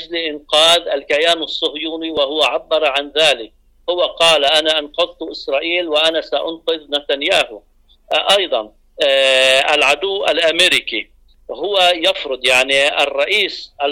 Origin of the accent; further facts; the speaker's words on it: Lebanon; لأننا عندنا في لبنان لا يوجد سيادة